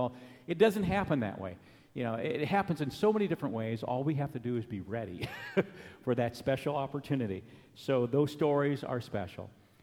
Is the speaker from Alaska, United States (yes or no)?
yes; Anchorage, Alaska, United States; Now, remember, I grew up in Alaska in Anchorage